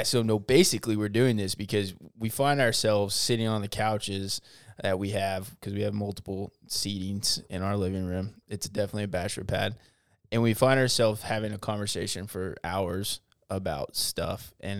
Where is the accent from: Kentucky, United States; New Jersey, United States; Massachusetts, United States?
Kentucky, United States; also born or lived in Lexington / Illinois; now in Atlanta, United States; I have lived in Atlanta for 2 years now. I grew up in Kentucky, where I moved around a couple of times, where I lived in Illinois, and then moved back to Kentucky. Pretty much call myself a Kentuckian because I spent, 15 years of my life there.